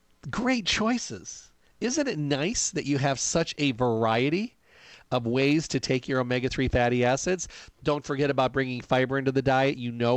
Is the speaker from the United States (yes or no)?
yes; Midwest, United States; And I'm from the Midwest and we had blackberries.